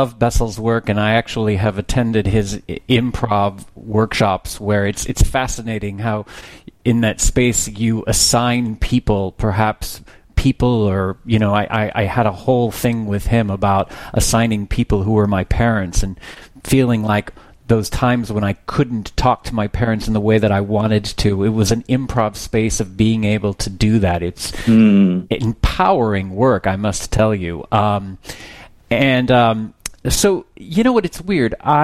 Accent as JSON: {"language": "English", "region": "Texas", "country": "United States", "said": "You know, I'm originally from Texas, and my spiritual upbringing was my daddy was a Baptist preacher, and my mama was a Christian school teacher."}